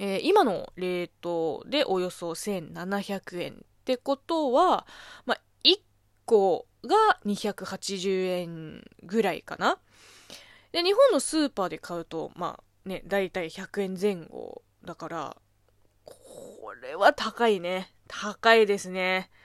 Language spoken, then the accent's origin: Japanese; Zhejiang, China; 私の地元の浙江省は、まあ、どっちもあるけれども